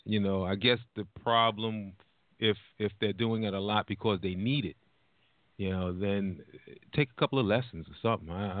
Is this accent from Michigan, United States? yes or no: no; New York, United States; Oh, I'm from. Yeah. I'm in New York. I'm a New Yorker. I'm from New York. Born and raised New Yorker.